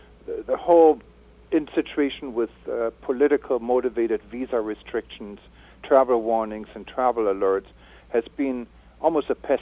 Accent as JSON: {"language": "English", "region": "West Germany", "country": "Germany", "tie": "born or raised there", "second_language": "English", "said": "I grew up in Germany during the time when the Western and Eastern world was divided"}